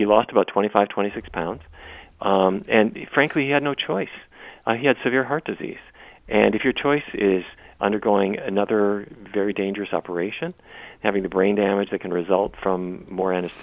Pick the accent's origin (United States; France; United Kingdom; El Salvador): United States; Fargo, North Dakota; when I was a kid growing up in Fargo, it was roast beef and, you know.